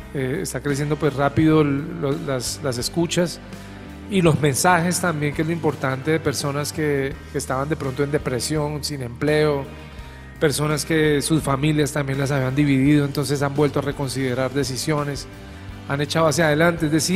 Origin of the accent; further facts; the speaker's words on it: Colombia; soy cantautor católico colombiano